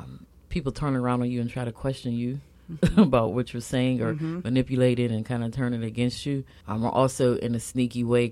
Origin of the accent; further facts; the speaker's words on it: McKeesport, Pennsylvania, United States; And I am from McKeesport. I always say that because I'm very proud to be from McKeesport.